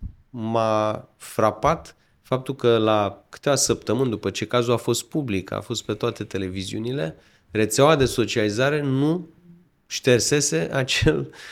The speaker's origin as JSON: {"language": "Romanian", "country": "Romania", "said": "Când pleci ca român în diaspora, te pui în situația de a fi între două lumi."}